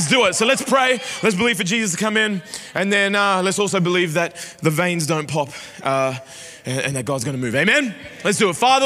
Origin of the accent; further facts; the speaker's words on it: Sydney, New South Wales, Australia; also born or lived in Doncaster; I grew up in Sydney, I only know NRL